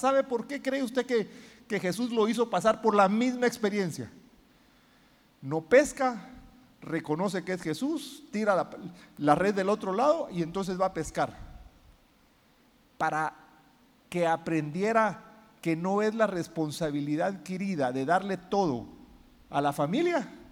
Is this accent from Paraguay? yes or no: no; Guatemala; moved away as an adult; now in United States; Yo en Guatemala, que es mi país de origen, antes de irme a vivir a Estados Unidos, yo fui 2 años asesor en el Congreso.